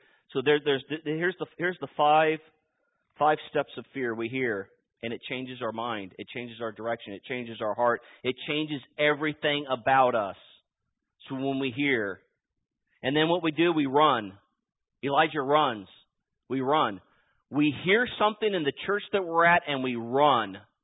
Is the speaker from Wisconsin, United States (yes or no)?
no; California, United States; I grew up in California, so I have a right to be slightly liberal, right?